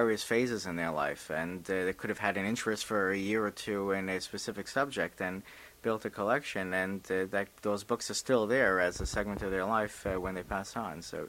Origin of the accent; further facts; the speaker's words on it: New York, United States; I was born and bred in New York.